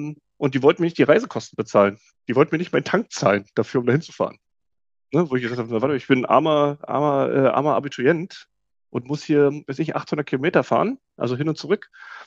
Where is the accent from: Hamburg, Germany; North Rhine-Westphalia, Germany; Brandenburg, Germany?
Brandenburg, Germany; Schwedt; also ich komme aus der Stadt Schwedt heißt die, also die ist sogar relativ bekannt